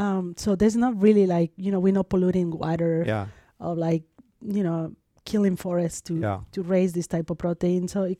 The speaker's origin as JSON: {"language": "English", "region": "Mexico City", "country": "Mexico", "tie": "born or raised there", "said": "I'm from Mexico, I grew up in Mexico City"}